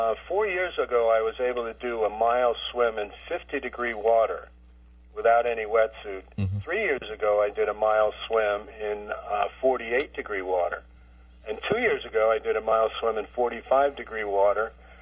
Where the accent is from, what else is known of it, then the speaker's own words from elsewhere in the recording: New Jersey, United States; Well, fortunately, I grew up on the Jersey shore, literally blocks from the ocean.